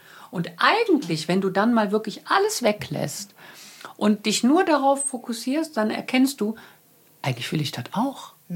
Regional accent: Germany; Deutschland ist meine Heimat und ich möchte mich ja nie zu sehr so in Negativität hängen und möchte ja immer die positiven Seiten sehen. Aber das ist tatsächlich etwas, was nur in Deutschland ist.

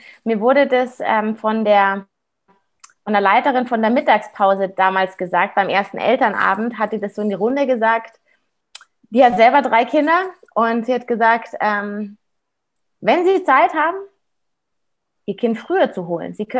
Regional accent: Munich, Bavaria, Germany; ich bin ja aus Aubing. Ich bin ja hier aus Münchner Westen. Ich kenne die Leute hier.

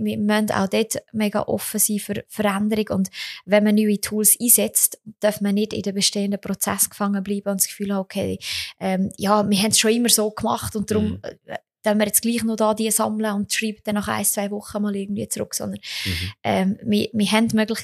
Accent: Switzerland; Und bei uns in der Schweiz ist es halt wirklich, man schreibt das sogar noch auf Bewerbung drauf, bitte senden Sie Ihre Unterlagen mit Foto.

